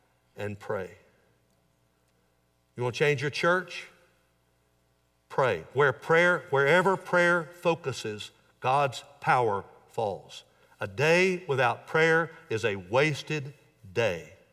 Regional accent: Dyersburg, Tennessee, United States; my brother and I grew up in First Baptist Church, Dyersburg, Tennessee, because a little lady prayed.

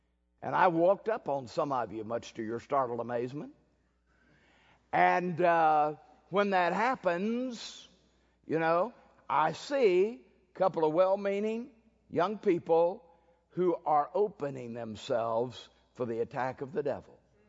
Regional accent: Texas, United States; I am Irish Texan. And so my native intuition is to wring your neck, but that doesn't make it right.

